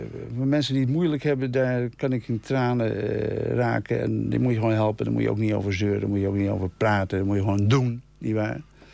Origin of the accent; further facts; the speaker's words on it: Haarlem, North Holland, Netherlands; accent: Haarlem dialect; Ik sprak natuurlijk plat Haarlems, gecombineerd met een Zaanse accenten.